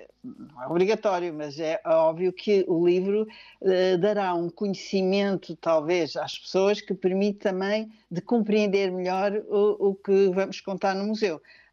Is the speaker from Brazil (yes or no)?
no; Portugal; Judeus em Portugal, claro, estou em Portugal, sou portuguesa.